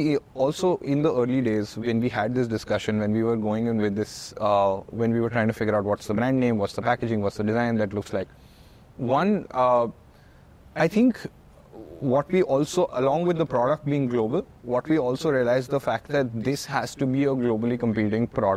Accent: India; we're Indian, we have competency, we have the skill, and we will give it back to you.

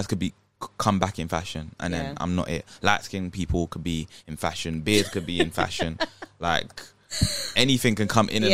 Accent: Nigeria; There's going to be some people that like it more because I'm Nigerian.

